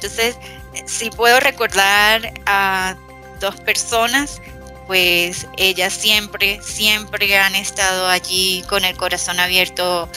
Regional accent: Venezuela; now in Colombia; cuando uno dice soy de Venezuela o soy venezolana, pues yo siempre lo digo con orgullo, yo no soy de las que me callo por ser de donde soy, yo me siento orgullosa y yo vine a este país

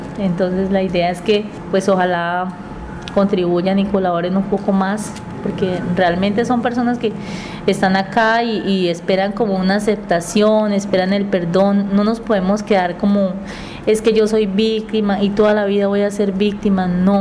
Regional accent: Colombia; todos somos colombianos

